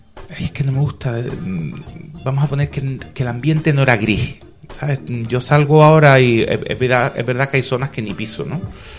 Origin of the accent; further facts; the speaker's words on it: Canary Islands, Spain; now in Granada, Spain; Yo me considero granadino ya y me moriré siendo canario y granadino, y con mucho orgullo.